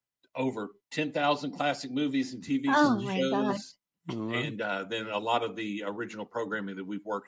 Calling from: Fairview, Tennessee, United States; I am joining you from beautiful Fairview, Tennessee, about 20 minutes west of Nashville.

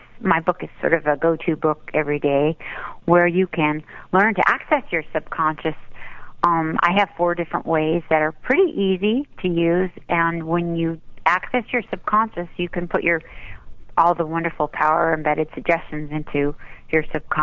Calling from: Westlake Village, California, United States; I'm calling in from Westlake Village.

